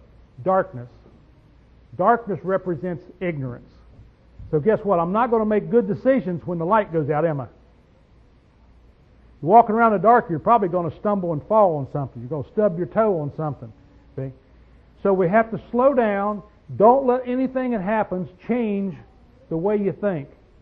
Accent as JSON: {"language": "English", "country": "United States", "tie": "born there", "said": "I thank God that I was born in America"}